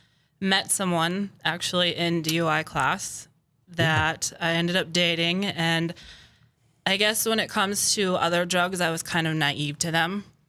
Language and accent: English; Mandan, North Dakota, United States; I'm born and raised in Mandan. I just have one older brother, sibling.